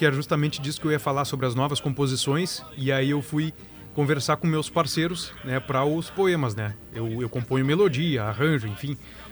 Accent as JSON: {"language": "Portuguese", "town": "São Gabriel", "region": "Rio Grande do Sul", "country": "Brazil", "tie": "born or raised there", "said": "eu nasci e me criei em São Gabriel, mas também tenho o meu garrão fincado em São Cepé."}